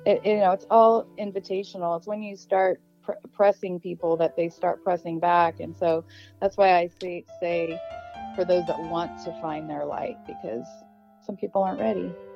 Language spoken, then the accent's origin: English; San Francisco, California, United States; born there; No, I was born in San Francisco.